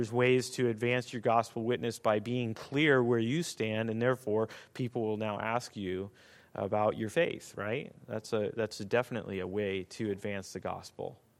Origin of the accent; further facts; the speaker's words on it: Russia; I grew up in Russia as a missionary kid